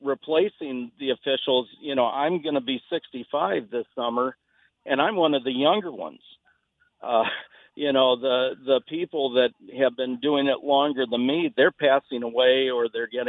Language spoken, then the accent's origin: English; Iowa City, Iowa, United States; I grew up in Iowa City, and it was a Iowa City track meet for junior high.